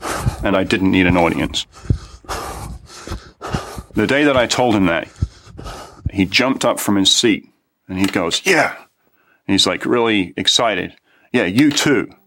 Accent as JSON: {"language": "English", "country": "United Kingdom", "tie": "born or raised there", "moved": "as an adult", "lives_now": "United States", "said": "I grew up in Britain"}